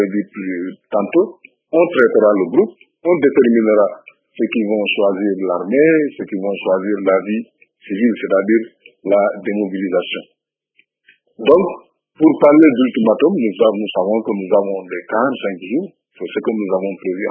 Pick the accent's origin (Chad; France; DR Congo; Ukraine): DR Congo; ici chez nous au Congo